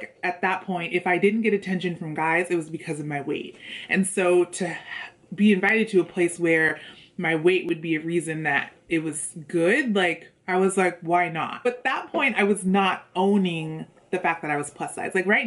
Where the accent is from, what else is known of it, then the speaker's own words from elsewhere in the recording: California, United States; moved away as an adult; now in New York City, United States; I'm from California. I moved to New York for college, and then I ended up staying here in New York City.